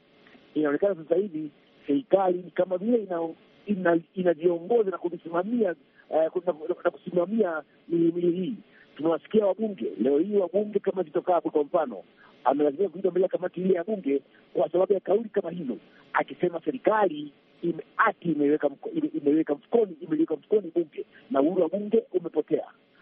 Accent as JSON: {"language": "Swahili", "country": "Tanzania", "said": "Kwangu mimi kama mwanahabari na kama raia na kama Mtanzania"}